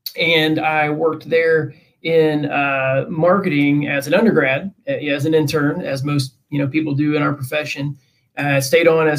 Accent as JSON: {"language": "English", "region": "Missouri", "country": "United States", "tie": "born or raised there", "said": "I grew up in Missouri, small town Missouri, the one-stop light town."}